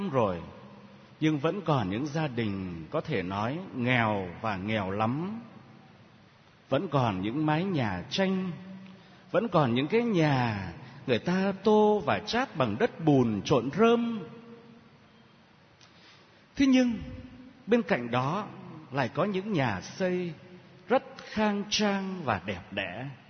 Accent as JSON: {"language": "Vietnamese", "town": "Cái Sắn", "region": "Kien Giang", "country": "Vietnam", "tie": "born or raised there", "said": "Con sinh ra và lớn lên ở Cái Sắn, cái vùng gọi là Mỏ Cua Bắt Ốc."}